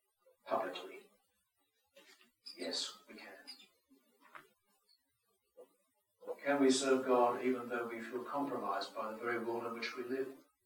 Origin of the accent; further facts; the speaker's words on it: Australia; I say, brightly, being an Australian